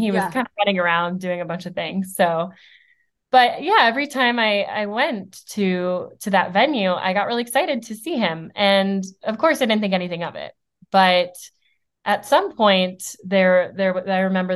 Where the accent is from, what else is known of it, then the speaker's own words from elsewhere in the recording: Connecticut, United States; now in Nashville, United States; I currently live in Nashville, Tennessee. I'm originally from Connecticut.